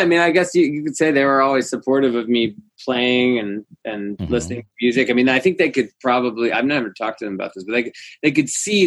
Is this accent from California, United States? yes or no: yes; Los Angeles, California, United States; And I used to bemoan the fact that I was from Los Angeles because I felt like people come here to play and people come here to put something together.